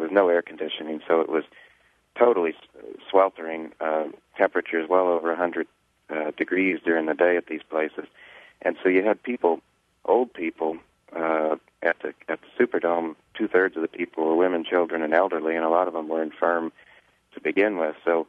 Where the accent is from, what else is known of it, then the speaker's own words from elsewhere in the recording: New Orleans, Louisiana, United States; And I'm from New Orleans. I was born here. I grew up here. I went to school here. And my family is here.